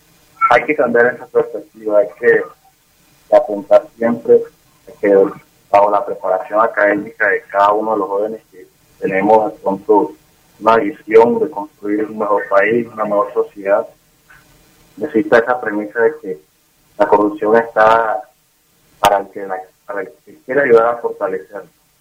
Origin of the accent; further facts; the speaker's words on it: La Guajira, Colombia; quienes ganan con todo este proceso y con la búsqueda de la paz somos todos los colombianos. Y desde La Guajira no somos nada de excepción